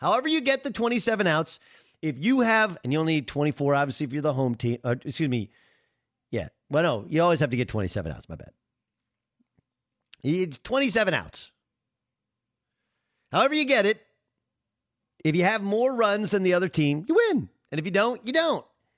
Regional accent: California, United States; And look, I grew up in Southern California. I've always been more of an Angel fan.

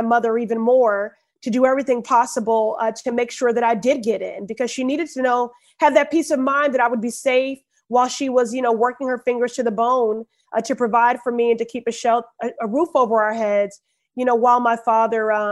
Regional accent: Chicago, Illinois, United States; And then growing up in Chicago, where I saw a female mayor in Jane Byrne and a Black mayor in Harold Washington.

